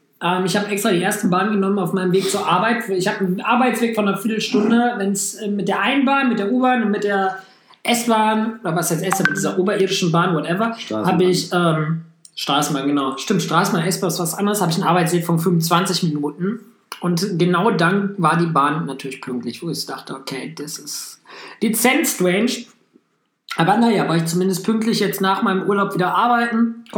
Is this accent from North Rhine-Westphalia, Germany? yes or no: yes; Hamm, North Rhine-Westphalia, Germany; Die kommt ja aus meiner Heimatstadt.